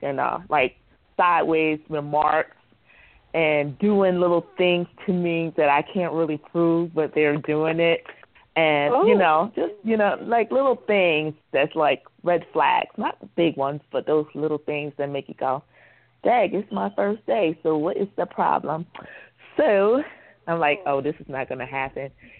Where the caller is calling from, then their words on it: New Mexico, United States; I'm fine. I'm calling from New Mexico.